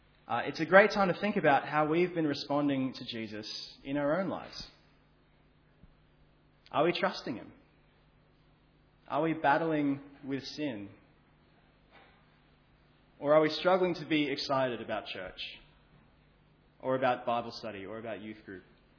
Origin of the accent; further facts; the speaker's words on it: New South Wales, Australia; I grew up in the Shire, right? So in 2016, I was living in the Shire.